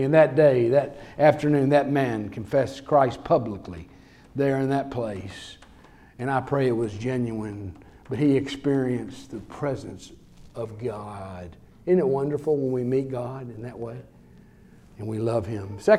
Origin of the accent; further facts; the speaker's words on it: United States; I came from America as an evangelist to tell you that I'm a sinner and I have no hope.